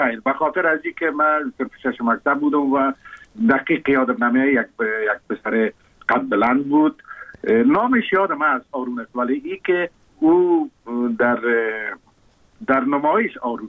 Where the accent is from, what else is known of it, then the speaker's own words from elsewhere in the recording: Kabul, Afghanistan; من زاده کابل هستم. در شهر کابل تولد شدیم، در اونجا رشد کردم.